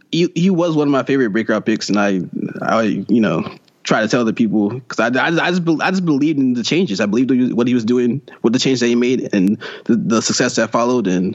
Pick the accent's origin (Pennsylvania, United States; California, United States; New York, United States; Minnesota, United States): Pennsylvania, United States; Philadelphia; Yeah, born and raised in Philadelphia. I'm a huge Phillies fan.